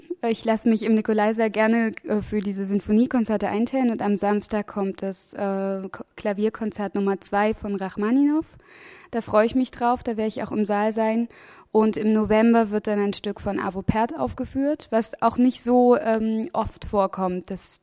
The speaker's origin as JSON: {"language": "German", "town": "Halle", "region": "Saxony-Anhalt", "country": "Germany", "said": "Ich komme ursprünglich aus Halle und da wurde ich eigentlich schon früh als kleines Kind mit in die Konzerte genommen."}